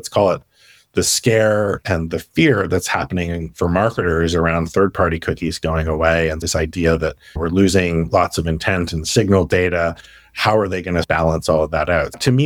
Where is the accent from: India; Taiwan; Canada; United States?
Canada; I'm a Canadian and I'll just say I grew up, you know, on Crown Royal and Canadian rye.